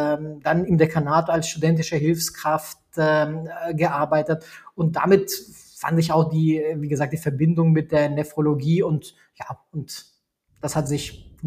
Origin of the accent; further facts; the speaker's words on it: Albania; German is a second language; moved away as an adult; now in Hamburg, Germany; Also ich komme ursprünglich aus Albanien, habe dort auch Abitur gemacht, bin dann nach Deutschland zum Medizinstudium gekommen, bin dann auch direkt nach Hamburg gekommen, habe dann in Hamburg studiert und ja, dann bin ich halt in Hamburg geblieben.